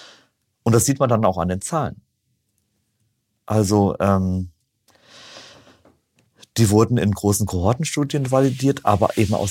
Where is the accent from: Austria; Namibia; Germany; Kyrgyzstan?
Germany; Marburg, Hesse; born there; ich bin ja auch ein gebürtiger Marburger.